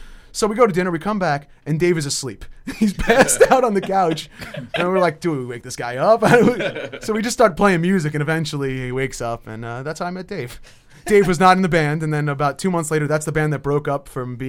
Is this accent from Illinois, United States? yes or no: no; Plainview, New York, United States; I'm from Plainview. These guys are from Levittown.